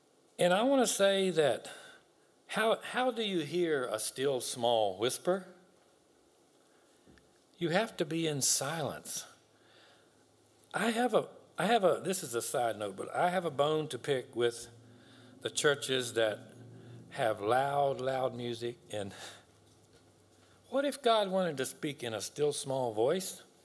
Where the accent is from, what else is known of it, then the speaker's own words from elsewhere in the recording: Gladys, United States; also born or lived in Wisconsin; I grew up in Gladys, where my parents moved when I was a baby. Been there all my life except for 2 years. We moved to Wisconsin, and I worked for a farmer out there.